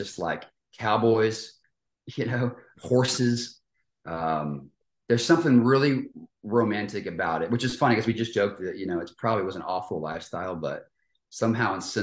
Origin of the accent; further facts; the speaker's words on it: Fort Worth, Texas, United States; I remember being around that culture, being in Fort Worth, where I grew up